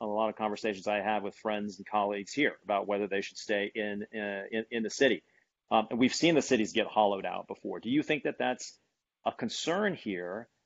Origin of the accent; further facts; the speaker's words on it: California, United States; now in New York, United States; you and I are both adopted New Yorkers. I'm from California